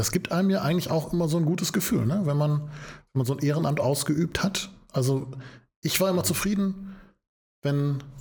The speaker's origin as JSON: {"language": "German", "town": "Essen", "region": "North Rhine-Westphalia", "country": "Germany", "said": "Ich komme aus dem Essener Norden"}